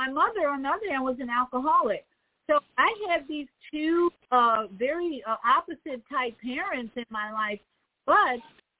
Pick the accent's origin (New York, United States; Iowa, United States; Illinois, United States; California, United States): Illinois, United States; Chicago; I grew up in Chicago.